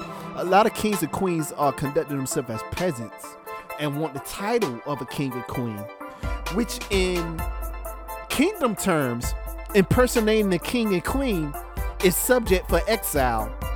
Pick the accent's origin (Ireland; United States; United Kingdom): United States; the South; Now, I'm from the South, so I done had a pig foot in my mouth and a hog mog and chitlins.